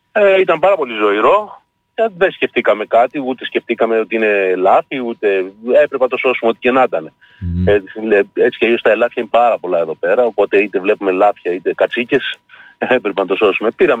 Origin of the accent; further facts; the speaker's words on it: Crete, Greece; Εμείς είμαστε ένα συνεργείο από την Κρήτη